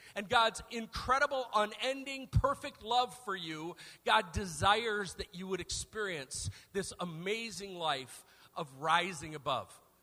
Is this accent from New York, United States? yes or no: no; Detroit, Michigan, United States; So I grew up in Detroit, not too far from here, right?